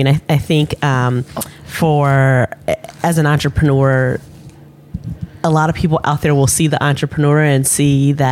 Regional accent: Kansas City, Missouri, United States; also born or lived in Chicago; Well, I was born in Chicago, just north of Chicago, but I grew up and spent all of my formative years in Kansas City, Missouri.

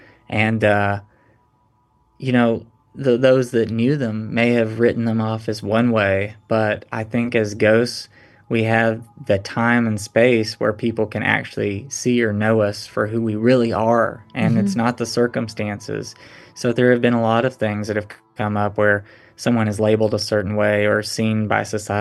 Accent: Tennessee, United States; born or raised there

